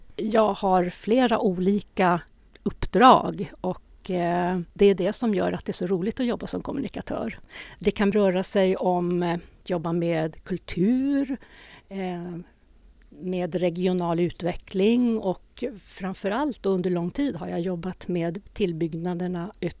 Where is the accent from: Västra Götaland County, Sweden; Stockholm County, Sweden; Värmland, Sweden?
Stockholm County, Sweden; Stockholm; now in Luleå, Sweden; jag kommer ju från Stockholm. Jag är en 08. Men jag har faktiskt bott här längre nu i Luleå än vad jag bodde i Stockholm innan jag flyttade hit. Så ja, vad är jag för någonting? Nästan norrbottning.